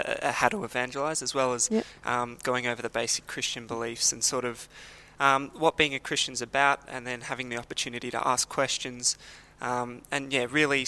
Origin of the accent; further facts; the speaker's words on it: Donvale, Victoria, Australia; I'm from Donvale, Prezi. So I go to the same church as Ash.